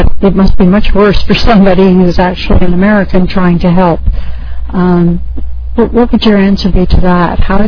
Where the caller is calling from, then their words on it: Toronto, Ontario, Canada; I'm calling from Toronto in Canada.